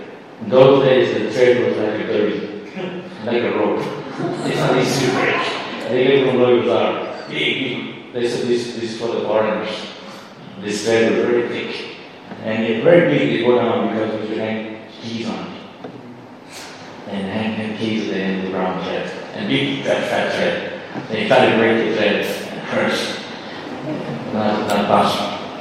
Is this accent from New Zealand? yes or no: no; India; we are from India, we don't know what snow is.